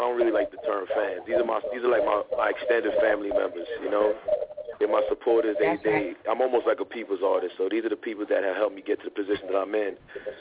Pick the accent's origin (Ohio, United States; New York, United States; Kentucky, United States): New York, United States; New York City; I'm one of those dudes that was born and raised in New York City. So, basically, you know, music, hip hop is engraved into my soul.